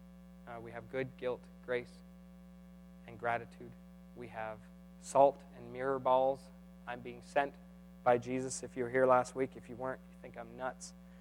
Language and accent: English; Canada; and I know we're Canadian, we're not into the war stuff